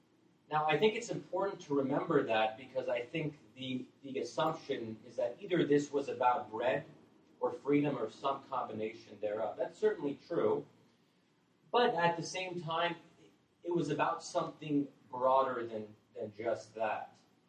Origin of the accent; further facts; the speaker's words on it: United States; So I think we as Americans, and I'm speaking now as an American, we have to kind of take a step back